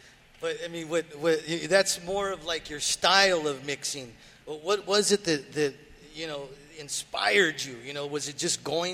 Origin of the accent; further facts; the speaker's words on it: Los Angeles, California, United States; growing up in East L.A., my older brothers and sisters would listen to, you know